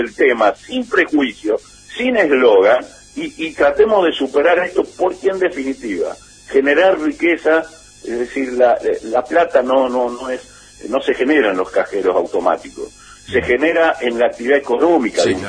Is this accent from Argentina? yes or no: yes; Argentina; somos los argentinos